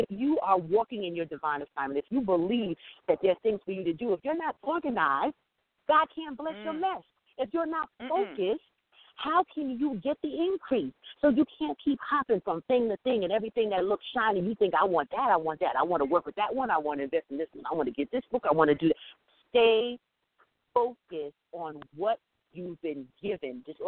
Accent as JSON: {"language": "English", "country": "Jamaica", "said": "I'm West Indian. I'm from Jamaica."}